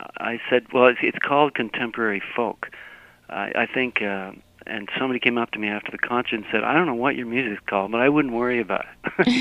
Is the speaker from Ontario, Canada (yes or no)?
no; Quebec, Canada; born there; I was born just outside of Inverness in a little town called